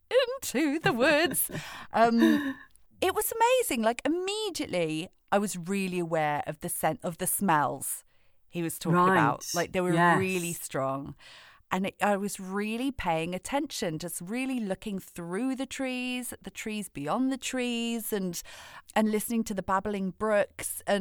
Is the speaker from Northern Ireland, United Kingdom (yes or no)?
no; Wales, United Kingdom; growing up in Wales, we were always in the fields and always in the woods